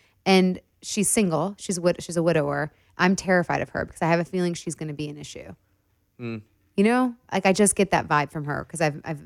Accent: Detroit, Michigan, United States; Like we're besties and we're both from Detroit. And we will go 8 mile on our people.

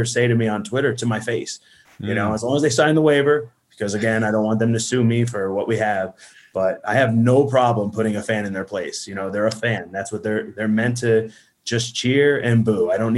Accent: New Jersey, United States; I'm Italian from New Jersey.

